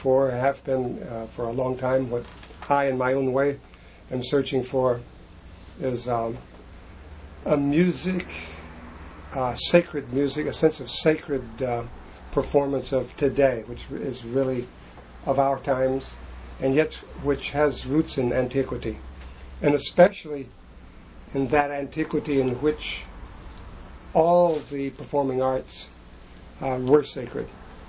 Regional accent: United States; now in Paris, France; I've spent, I just calculated before I came here, a third of my life in Paris. I'm an American rooted in both my country here and now in new roots in France.

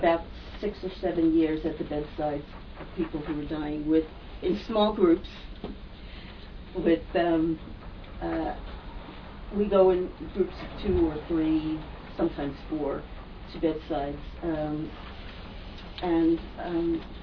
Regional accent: New York, United States; I'm from New York, a long time ago.

